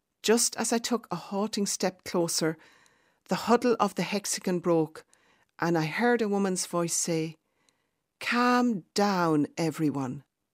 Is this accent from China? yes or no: no; Westmeath, Ireland; accent: Westmeath; I removed my headphones in alarm and called to them in my strong Westmeath accent, "Are ye all right over there?"